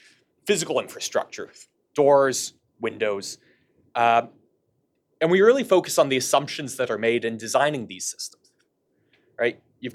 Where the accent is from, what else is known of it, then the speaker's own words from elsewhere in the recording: Canada; I'm a Canadian, so I'm on Bay Street.